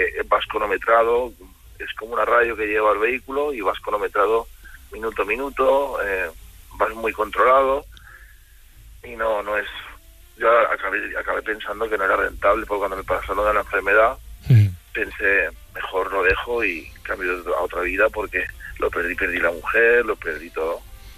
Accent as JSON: {"language": "Spanish", "region": "Andalusia", "country": "Spain", "lives_now": "Girona, Spain", "said": "Soy andaluz, pero la gente es muy maja aquí en Cataluña."}